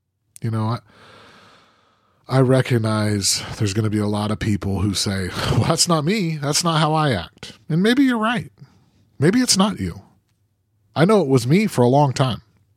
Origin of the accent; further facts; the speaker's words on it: Utah, United States; I grew up in Utah. And when I grew up there, a large percentage of the Mormons were in that club.